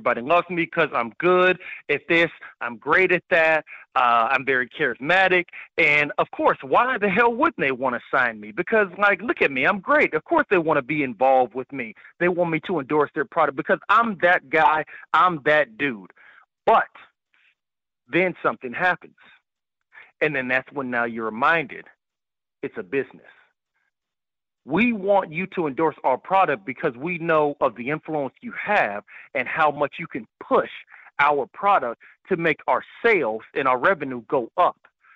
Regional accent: Austin, Texas, United States; Sometimes I kind of wonder if maybe the grapevine in you could just kind of wants to pick on me because I'm from Austin.

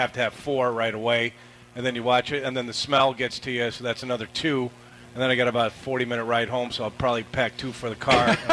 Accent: Chicago, Illinois, United States; also born or lived in New York; I was born in New York. I moved to Chicago when I was a young boy. I've been a Chicago Bears fan growing up

